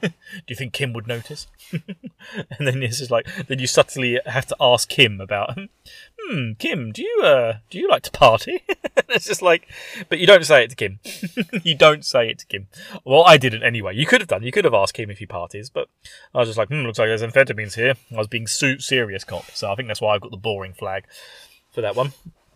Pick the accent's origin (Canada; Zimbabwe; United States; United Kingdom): United Kingdom; East of England; accent: Essex; I've got an Essex accent. I'm from Essex.